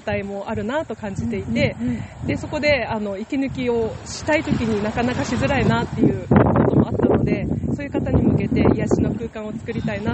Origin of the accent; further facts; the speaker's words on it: Okinoerabujima, Kagoshima, Japan; moved away as an adult; 沖永良部島で、18年間生まれ育って、でその後島外で暮らしていました。で最近また U ターンで帰ってきました。